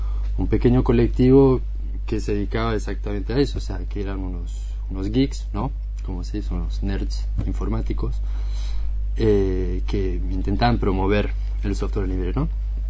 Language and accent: Spanish; France; Spanish is a second language; yo vengo de Francia, por eso el acentito.